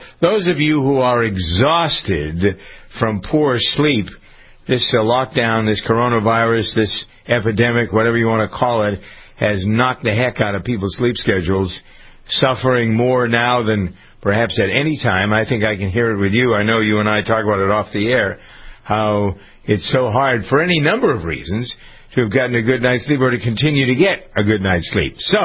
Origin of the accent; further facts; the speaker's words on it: Framingham, Massachusetts, United States; who happens to be chairman of the city council here in Framingham, my hometown